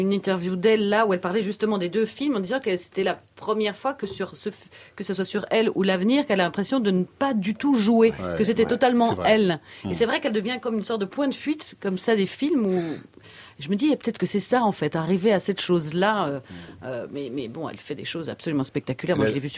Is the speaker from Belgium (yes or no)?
yes; Belgium; je suis belge, je parle un peu flamand